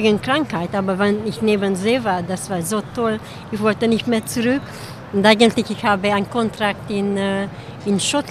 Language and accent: German; Hungary; German is a second language; now in Germany; Ich bin ungarisch, ja. Okay. Zurzeit in Bayern, aber ich komme aus Ungarn.